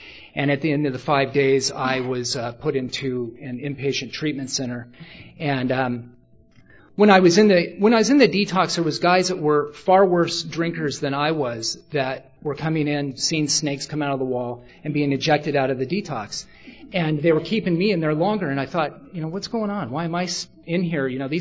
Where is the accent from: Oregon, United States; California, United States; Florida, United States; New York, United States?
Oregon, United States; Portland; also born or lived in Ashland; And so I was living in a little town in southern Oregon called Ashland, and I was from Portland